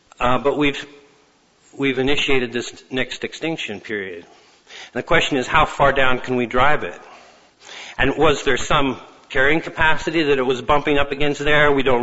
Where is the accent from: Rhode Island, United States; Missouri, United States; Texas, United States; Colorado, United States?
Colorado, United States; He's from the University of Colorado near my hometown in Colorado.